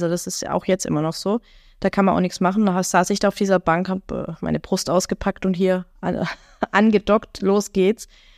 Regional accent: Stuttgart, Baden-Württemberg, Germany; ich komme ja aus Stuttgart

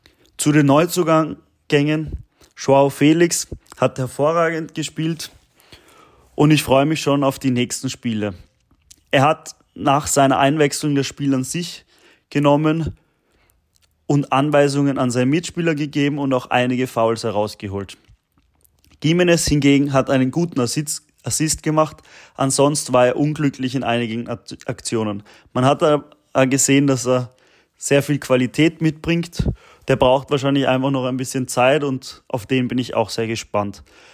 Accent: Austria; das freut mich als Österreicher natürlich, dass Marko Arnautovic den entscheidenden Treffer geschossen hat.

